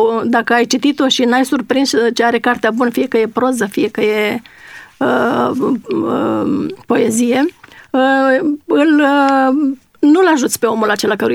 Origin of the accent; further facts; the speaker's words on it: Gârliciu, Constanța County, Romania; born there; Pe malul Dunării, la Gârliciu, de unde sunt eu născută.